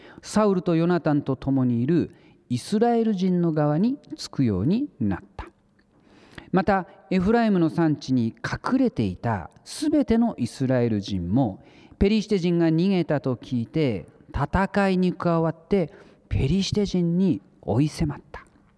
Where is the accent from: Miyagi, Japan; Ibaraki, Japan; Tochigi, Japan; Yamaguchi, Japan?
Ibaraki, Japan; 茨城県で生まれ育った私にとって、この県民の日というのはもう子供の頃から実に貴重な、そして大切な休みの日でありました。